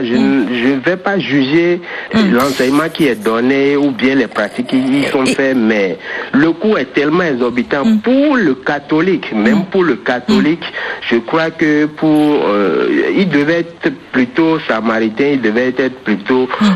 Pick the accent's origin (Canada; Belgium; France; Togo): Togo; Lomé, Maritime; Oui, je suis d'origine béninoise. Mes parents sont béninois. Mmh. Moi-même, je suis né et grandi. J'ai grandi à Lomé, au Togo